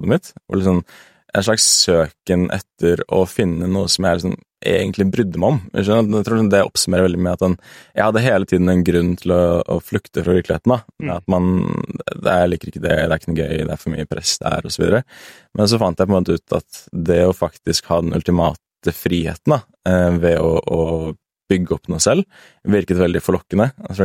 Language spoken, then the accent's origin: Norwegian; Sandefjord, Vestfold og Telemark, Norway; moved away as an adult; also born or lived in Bergen; Og så endte det på en måte opp med at jeg flyttet til Bergen fra Sandefjord, da jeg var 19 eller noe sånt.